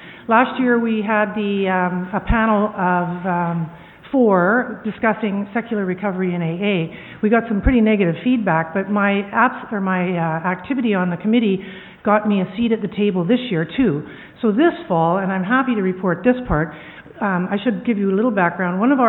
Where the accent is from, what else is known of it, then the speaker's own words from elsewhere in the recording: Winnipeg, Manitoba, Canada; from Winnipeg.